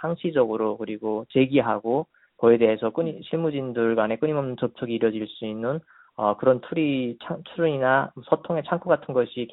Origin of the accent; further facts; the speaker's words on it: North Korea; now in United States; 미국에사는탈북민으로서또한미동맹관계에대해서관심을가지고지켜보고있는데요즘그동맹관계가불안정하고많이위태로워진다는느낌을많이받았어요